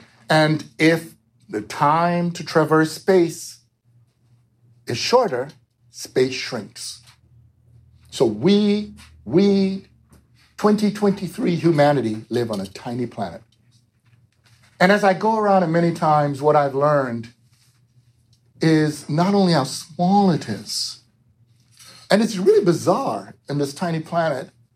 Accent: New York, United States; also born or lived in Jamaica; As I said, I was born in Jamaica. I grew up in New York.

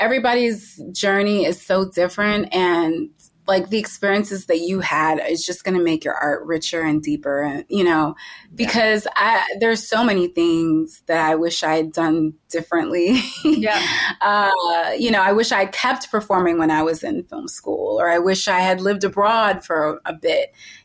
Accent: Michigan, United States; Like my parents are immigrants. We're from Michigan, where there's not a lot of immigrants. And, you know, I grew up going to like a Republican leaning Catholic school.

